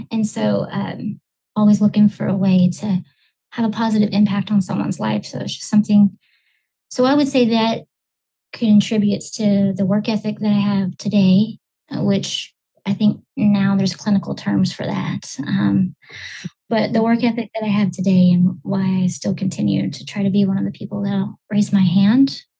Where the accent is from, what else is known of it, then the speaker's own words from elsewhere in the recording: Texas, United States; So I grew up in Texas. So I'm a Texas native, go Cowboys.